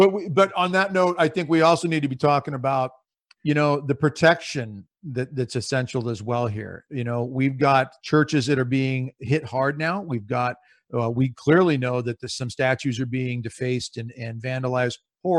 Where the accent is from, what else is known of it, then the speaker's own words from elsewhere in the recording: Nebraska, United States; which I'm from Nebraska, lived in Texas now